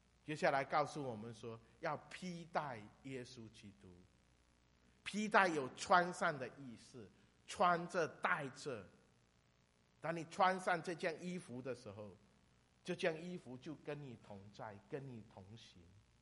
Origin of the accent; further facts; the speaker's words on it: China; 我是来自中国大陆的